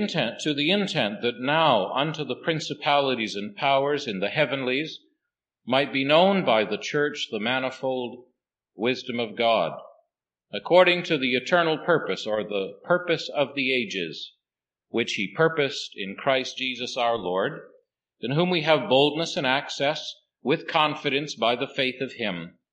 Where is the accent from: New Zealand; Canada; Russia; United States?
Canada; And I appreciate you receiving me, even if I am a Canadian.